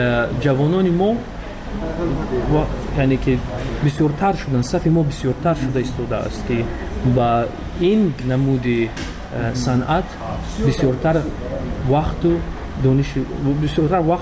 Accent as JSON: {"language": "Persian", "country": "Tajikistan", "said": "چون که در بیرون از مرز تاجیکستان موسیقی ما رو نزدیکتر میکند با وطنمون"}